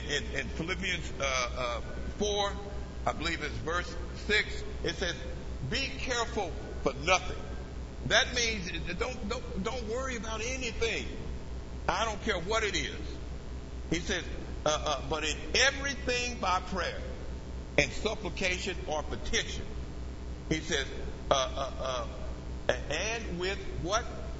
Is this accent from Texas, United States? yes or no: yes; Abilene, Texas, United States; Growing up in Abilene, Texas, a little boy, one of the things that our parents always taught me and my two sisters